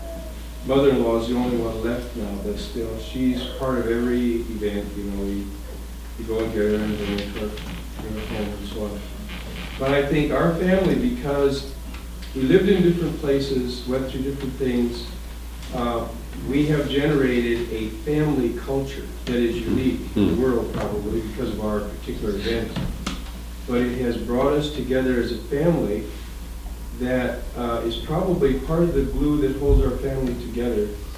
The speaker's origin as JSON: {"language": "English", "town": "Everett", "region": "Washington", "country": "United States", "tie": "born or raised there", "also_born_or_lived": "Syria / Ethiopia / Kenya", "moved": "as an adult", "said": "My wife and I grew up in Everett, Washington, but we raised our children in Syria and Ethiopia and Kenya."}